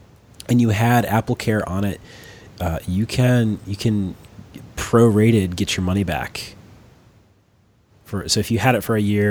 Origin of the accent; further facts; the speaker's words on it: Chicago, Illinois, United States; Well, first of all, I'm from Chicago, so I'm excited that the Cubs weren't losing.